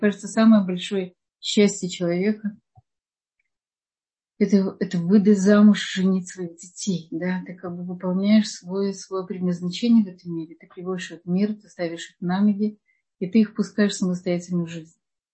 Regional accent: Odesa, Odesa Oblast, Ukraine; Я из Одессы, мы уже с Кишинева.

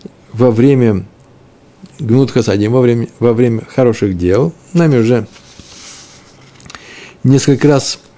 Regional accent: Jerusalem, Jerusalem District, Israel; это вообще-то мой родной город Иерусалим

